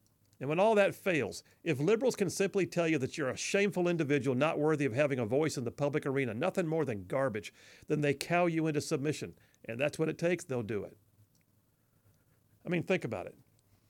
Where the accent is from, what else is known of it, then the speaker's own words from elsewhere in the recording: United States; I'm an American, but I've got a right and an ability to form an opinion about matters of foreign policy.